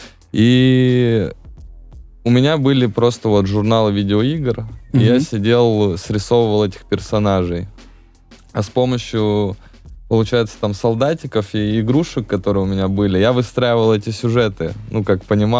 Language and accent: Russian; Tyumen, Tyumen Oblast, Russia; Но Бэтмена не было в моем городе, я же из Тюмени.